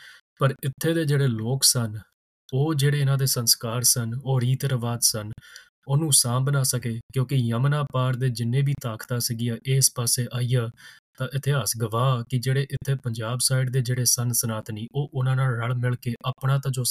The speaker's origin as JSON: {"language": "Punjabi", "region": "Punjab", "country": "India", "said": "ਹਾਂ, ਇੰਨਾ ਸੀਗਾ ਕਿ ਅਸੀਂ ਪੰਜਾਬ ਦੇ ਆ, ਅਸੀਂ ਪੰਜਾਬ 'ਚ ਰਹਿੰਦੇ ਆ, ਤਾਂ ਸਾਡਾ ਇਸ ਧਰਤੀ ਨਾਲ ਲਿੰਕ ਆ"}